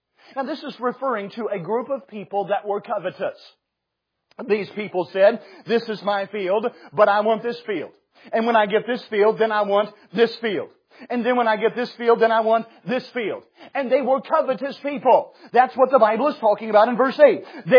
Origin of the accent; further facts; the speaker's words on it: South Carolina, United States; I grew up in South Carolina. We had a union building. It was about the size of this piano.